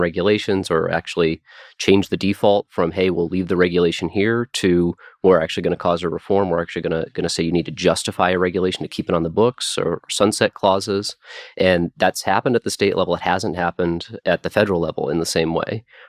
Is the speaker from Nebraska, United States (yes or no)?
yes; Nebraska, United States; get rid of the 1,800 hour requirement to get a barber's license in my home state of Nebraska